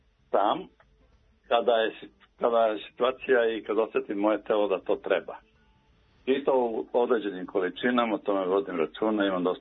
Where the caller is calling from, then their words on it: Zemun, Belgrade, Serbia; Ja sam zove vas iz Zemuna.